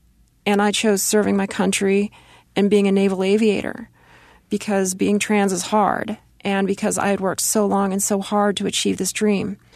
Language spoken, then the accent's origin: English; Arizona, United States; I grew up near Luke Air Force Base, and my mom was a teacher near the base.